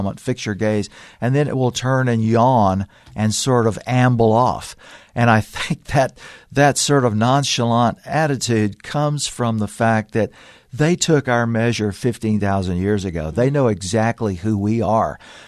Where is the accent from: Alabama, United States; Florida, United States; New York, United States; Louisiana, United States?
Louisiana, United States; I have been around them since I was a kid growing up in Louisiana